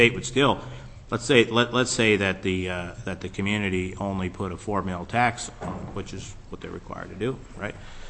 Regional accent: Valdez, Alaska, United States; I come from Valdez, of course

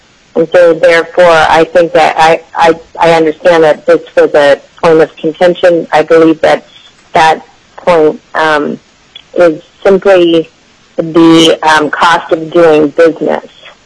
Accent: Talkeetna, Alaska, United States; I'm from Talkeetna, Alaska, and I am not affiliated with any organization.

